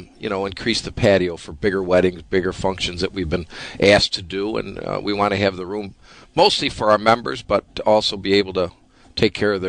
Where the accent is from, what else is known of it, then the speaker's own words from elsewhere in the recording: Lockport, United States; as you guys know, I grew up in Lockport.